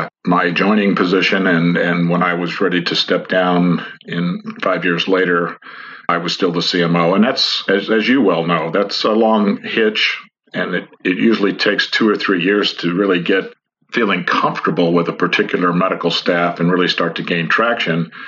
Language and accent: English; Missouri, United States; returned to my home state of Missouri at Fort Leonard Wood, and did 5 years there, retiring in 1997.